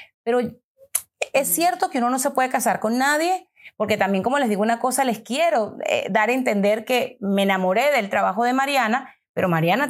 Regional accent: Venezuela; Mariana y yo somos venezolanas

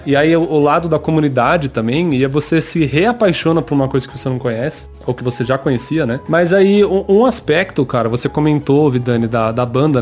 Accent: Brazil; Outra consequência de ser gringo e ter pais americanos. É, eu cresci aqui no Brasil

